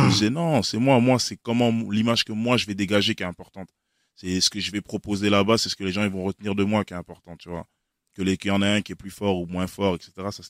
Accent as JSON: {"language": "French", "town": "Liège", "region": "Wallonia", "country": "Belgium", "said": "Comme moi, d'où je viens de Liège. C'est une petite ville"}